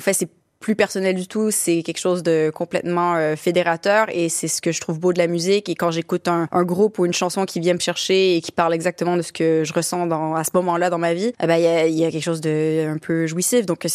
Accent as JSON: {"language": "French", "town": "Montreal", "region": "Quebec", "country": "Canada", "tie": "born or raised there", "said": "j'ai grandi à Montréal à ce moment-là."}